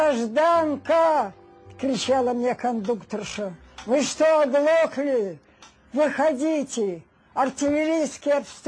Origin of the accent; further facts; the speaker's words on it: Moscow, Russia; Коренная москвичка. Родилась в Москве. Но судьба меня почему-то вдруг забросила в Ленинград.